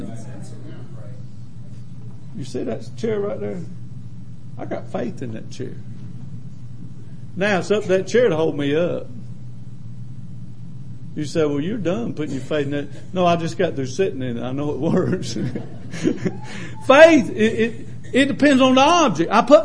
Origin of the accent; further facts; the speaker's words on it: Lancaster, Pennsylvania, United States; Okay, I'm from Lancaster. Y'all know how, that's a bastion of intelligence, you know, Lancaster.